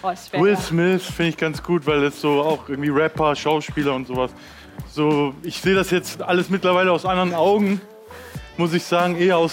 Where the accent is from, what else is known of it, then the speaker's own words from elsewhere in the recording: Cologne, North Rhine-Westphalia, Germany; Ich bin Kölsche Jung, das war nicht genau meine Hood, meine war ja Köln-Kalk.